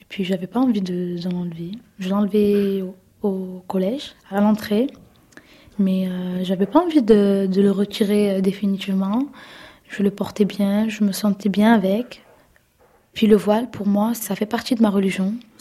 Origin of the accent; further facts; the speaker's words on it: France; je suis française